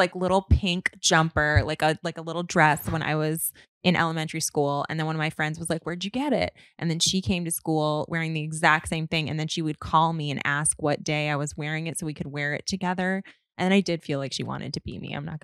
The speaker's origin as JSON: {"language": "English", "town": "Indianapolis", "region": "Indiana", "country": "United States", "said": "Yeah, I'm from Indy. I'm from the Midwest."}